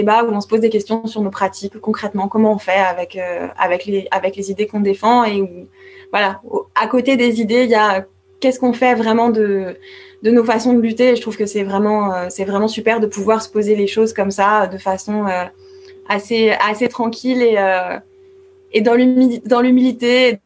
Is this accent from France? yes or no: yes; France; comme si en France, il y avait pas, en tant que Française, il n'y avait pas plein d'autres endroits qui concernaient directement le colonialisme de la France.